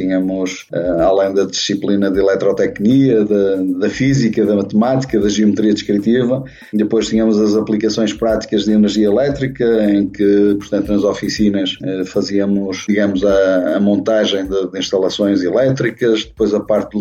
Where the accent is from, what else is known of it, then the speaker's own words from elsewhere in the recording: Vila Nova de Gaia, Porto, Portugal; nasci na freguesia de Miragaia, no concelho do Porto, na cidade do Porto. Portanto, eu nasci no Porto, entretanto os meus pais viviam em Vila Nova de Gaia e portanto eu sempre vivi aqui em Vila Nova de Gaia, na freguesia de Mafamude.